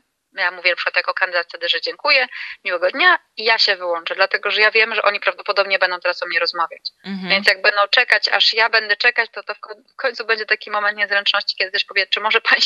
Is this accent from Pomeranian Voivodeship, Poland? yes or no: yes; Gdańsk, Pomeranian Voivodeship, Poland; ja jestem z Gdańska